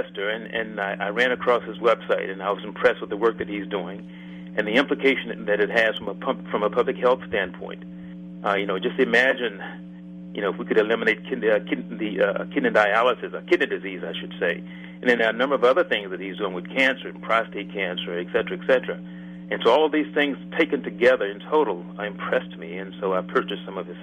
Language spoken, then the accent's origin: English; Baltimore, Maryland, United States; Dr. Moskowitz … from Baltimore, Maryland.